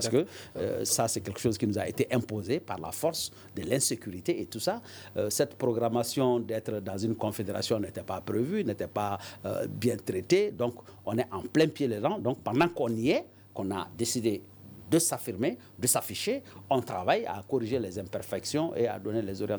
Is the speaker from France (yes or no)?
no; Mali; Et pourtant, je suis chez moi, au Mali